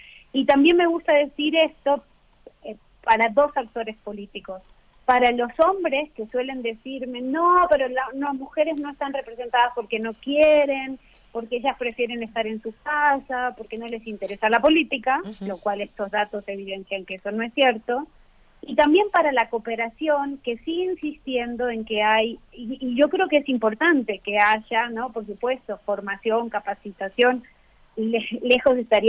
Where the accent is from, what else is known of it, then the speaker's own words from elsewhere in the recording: Santa Teresita, Buenos Aires Province, Argentina; yo soy de la República Independiente de Santa Teresita, en la costa atlántica